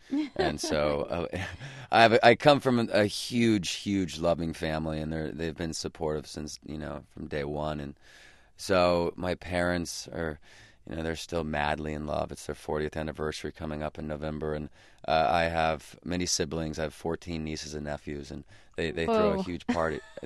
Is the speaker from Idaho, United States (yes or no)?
yes; Idaho, United States; throughout my entire life growing up in Idaho